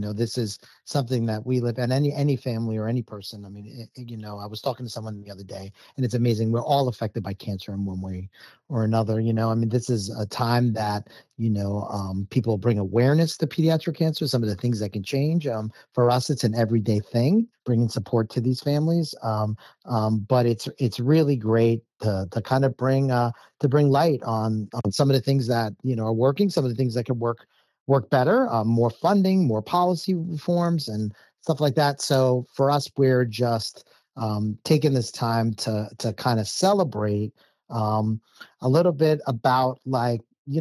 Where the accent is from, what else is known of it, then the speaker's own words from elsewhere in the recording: New York, United States; I grew up in New York. She was living in California.